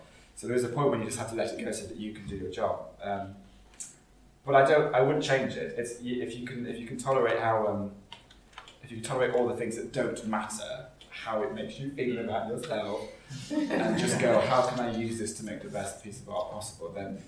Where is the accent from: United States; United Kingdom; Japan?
United Kingdom; East Midlands; I actually come from a place called Nunkergate, which Tams and Greg and Marty Freeman did not believe was a real place. That's just a noise, but no, Nunkergate is where I'm from.